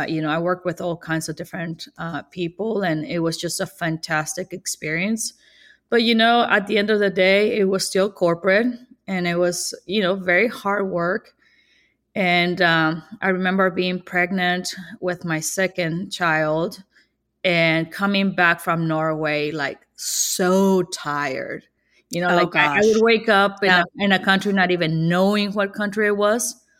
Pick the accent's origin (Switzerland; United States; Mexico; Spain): Mexico; Ciudad Obregón, Sonora; My hometown is called Ciudad Obregón, which is really right by the Gulf of California inland.